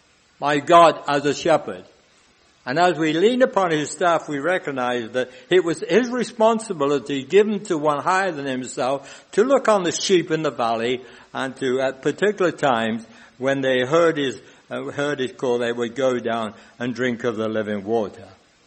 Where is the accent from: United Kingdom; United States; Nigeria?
United Kingdom; England; People no longer go to a church like my friends did when we were growing up in England. It was a thing to go to church.